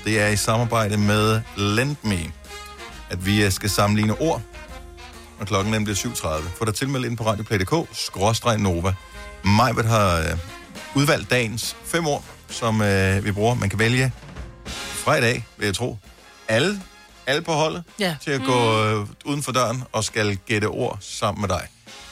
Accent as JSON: {"language": "Danish", "region": "Region of Southern Denmark", "country": "Denmark", "tie": "born or raised there", "said": "Fordi jeg er opvokset på Fyn. Min familie er fra Kolding, Fredericia, Vejleområdet. Så jeg har kørt over for at besøge familie tonsvis af gange. Jeg har faktisk på et tidspunkt arbejdet i Kolding også"}